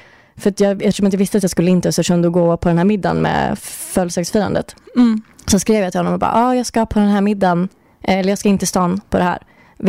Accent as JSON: {"language": "Swedish", "town": "Brunflo", "region": "Jämtland County", "country": "Sweden", "tie": "born or raised there", "said": "Jag har då varit hemma i Brunflo. Som ligger då en och en halv mil från Östersund. Där min familj bor."}